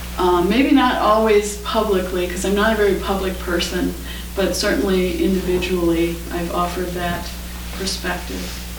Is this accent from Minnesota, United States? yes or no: yes; Minnesota, United States; living in the Midwest, I was from Minnesota, and there's just constant violence against women.